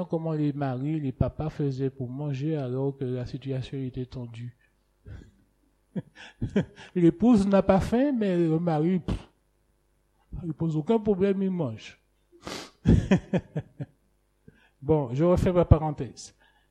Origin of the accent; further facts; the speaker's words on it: French Antilles, France; Chez nous, aux Antilles, on la traiterait de mouton.